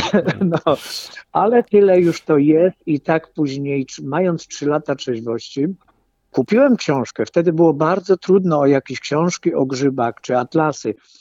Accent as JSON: {"language": "Polish", "region": "Silesian Voivodeship", "country": "Poland", "said": "Ja jestem z okolic Żywca, między Żywcem a Bielskiem. Mieszkam w miejscowości Międzybrodzie Bialskie, gdzie gmina nazywa się tak jak bardzo zbombardowane miasto na Ukrainie Czernichów."}